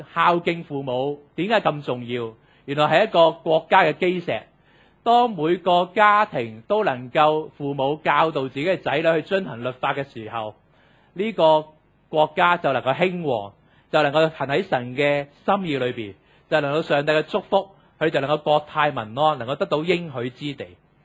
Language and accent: Cantonese; Hong Kong